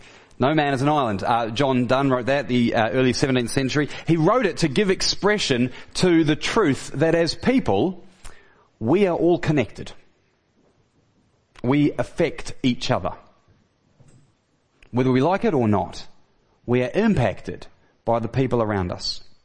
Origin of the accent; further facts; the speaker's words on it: New Zealand; accent: Kiwi; also born or lived in Australia; so to then come home to my own kind and then be told that I'm an Aussie, was terrible.